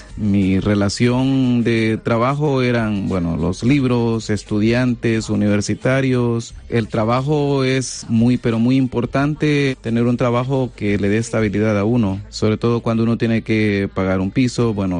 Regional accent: El Salvador; now in Guadalajara, Spain; Bueno, yo soy del Salvador. Una vez que he obtenido la residencia, el trabajo ha sido más abierto

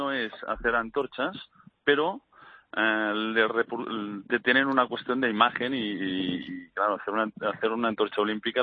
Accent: Spain; como muchos españoles, sufrimos la crisis

